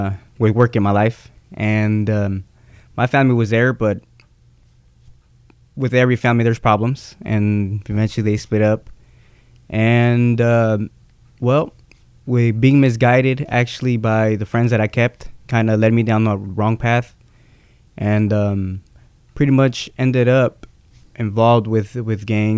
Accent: Sacramento, California, United States; I was born here in Sacramento, actually. So I'm a native of Sacramento. My parents, they're immigrants from Mexico

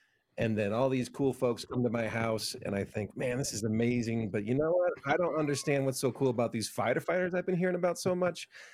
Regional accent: South Dakota, United States; I'm the sixth of eight kids. I grew up in South Dakota

